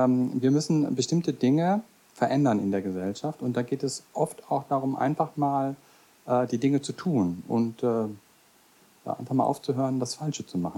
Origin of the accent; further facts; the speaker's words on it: Bielefeld, North Rhine-Westphalia, Germany; born there; now in Rhine-Main area, Germany; Ich bin 55 Jahre alt. Ich bin in Bielefeld geboren, lebe jetzt seit 26 Jahren hier im Rhein-Main-Gebiet